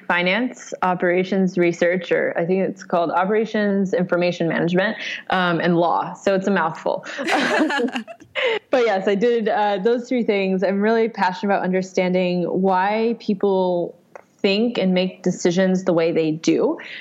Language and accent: English; Westchester, New York, United States; So I grew up in Westchester. I'm born in New York. Westchester is about 40 minutes north of New York.